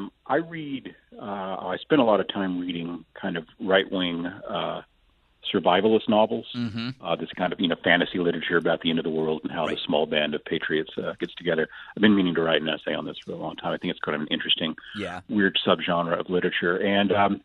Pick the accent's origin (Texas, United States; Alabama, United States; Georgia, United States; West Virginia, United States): Texas, United States; Lubbock; when I was growing up in Lubbock in the 1970s